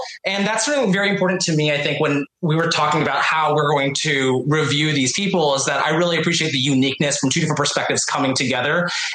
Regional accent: San Francisco, California, United States; now in Washington, D.C., United States; So I am from San Francisco originally. I moved to the Washington, D.C. area about 3 years ago.

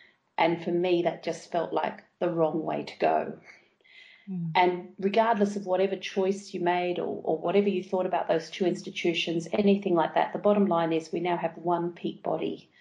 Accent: Australia; moved away; because when I came over from Australia, you know, Australia kind of had a different attitude, or where I was in Australia had a different attitude towards social work

